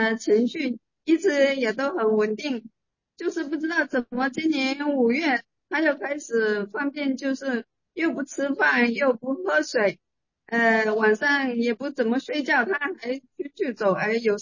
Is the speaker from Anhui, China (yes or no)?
no; Hunan, China; 对，我是湖南的。